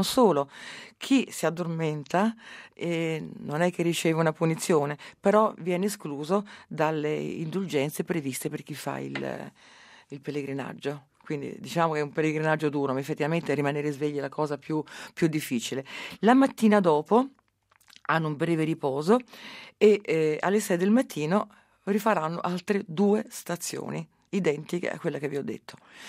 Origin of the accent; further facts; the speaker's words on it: Rome, Lazio, Italy; sono di Roma, sono romana